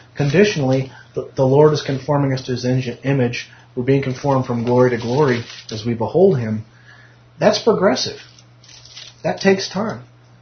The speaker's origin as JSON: {"language": "English", "region": "California", "country": "United States", "said": "I said that because I'm from California."}